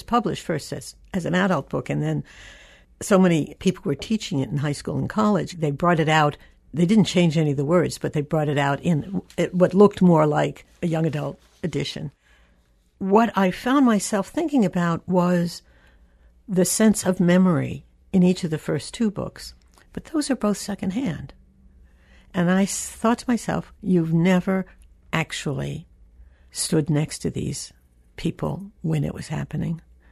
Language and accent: English; Manhattan, New York, United States; even though I was brought up in Manhattan and in a fairly Jewish community.